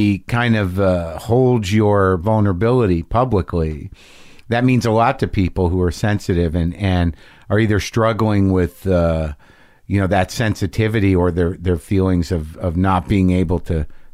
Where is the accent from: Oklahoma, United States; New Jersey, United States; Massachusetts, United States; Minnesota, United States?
New Jersey, United States; Jersey City; born there; it was important to me because I was born in Jersey City. My father was from Jersey City.